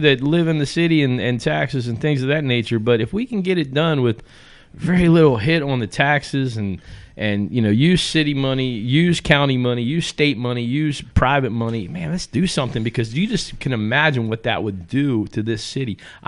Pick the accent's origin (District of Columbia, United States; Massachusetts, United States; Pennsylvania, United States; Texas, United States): Pennsylvania, United States; Waynesboro; now in Hagerstown, United States; I grew up in Waynesboro across the way. My first apartment was here in Hagerstown. You know, I now live in Hagerstown.